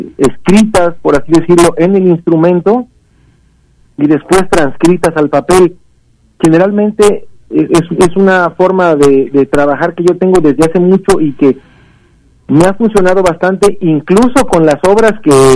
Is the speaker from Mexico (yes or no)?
yes; Veracruz, Mexico; yo crecí en la Huasteca Veracruzana, y la Huasteca Veracruzana es lo que comprende ya el norte de Veracruz. Nos divide solamente Tamaulipas de los Estados Unidos, y la verdad es que la influencia cultural, incluso hasta en el modo de hablar, es hasta tiene un acento